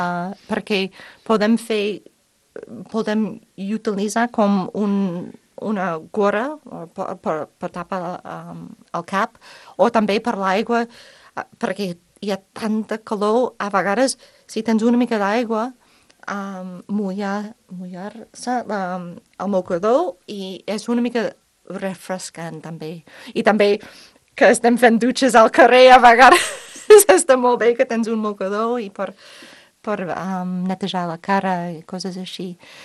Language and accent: Catalan; United States; Però també sóc una dona dels Estats Units, de ciutats de tota la vida